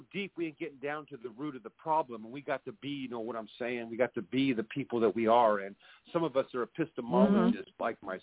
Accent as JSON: {"language": "English", "region": "California", "country": "United States", "said": "I'm from California"}